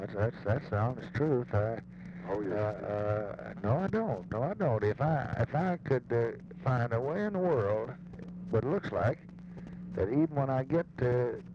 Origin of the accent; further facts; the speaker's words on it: the South, United States; I'm a Southerner.